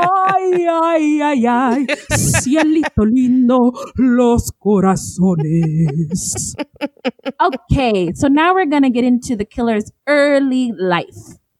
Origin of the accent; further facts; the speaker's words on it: California, United States; now in Phoenix, United States; Every Mexican party I have been to since growing up in California and living here in Phoenix, there's a mariachi band at every single party.